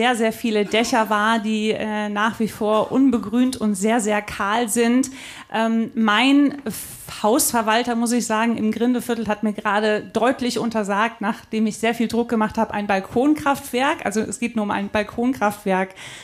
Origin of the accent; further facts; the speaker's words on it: Hesse, Germany; now in Hamburg, Germany; ich lebe schon seit 2002 in Hamburg, also schon eine ganze Weile, sehe mich also mehr als Hamburgerin als Hessin.